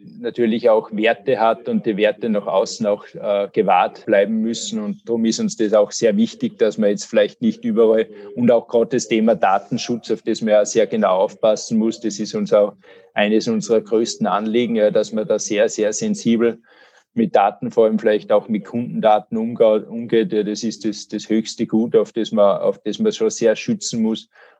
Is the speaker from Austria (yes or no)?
yes; Salzburg, Austria; was uns natürlich als Salzburger Unternehmer auch sehr, sehr freut